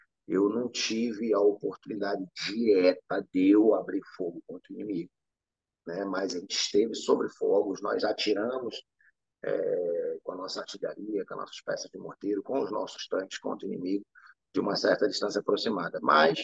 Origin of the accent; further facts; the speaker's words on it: Russia; Portuguese is a second language; now in Ukraine; eu me considero ucraniano, mas sou russo, nasci na Rússia, me criei lá, vim para cá depois, moro aqui há 20 e tantos anos.